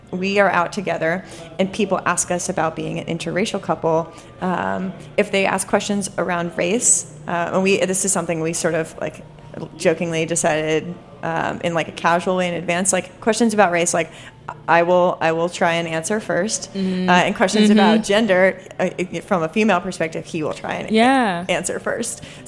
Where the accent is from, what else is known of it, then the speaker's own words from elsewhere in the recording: Vermont, United States; I grew up in a predominantly white state. I grew up in Vermont. And you could count the number of people of color in my high school on your hands.